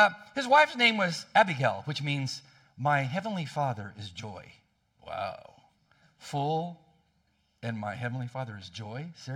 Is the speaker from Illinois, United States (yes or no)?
no; California, United States; I'm from California.